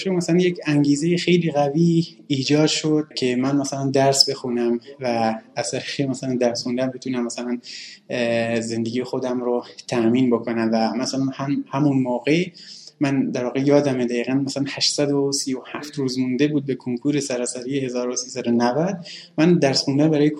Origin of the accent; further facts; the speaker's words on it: Sanandaj, Kurdistan, Iran; born there; من در سال 1370 در شهر سنندج استان گردستان به دنیا اومدم و تحصیلات ابتدایی رو در یک مدرسه عادی در شهر سنندج طی کردم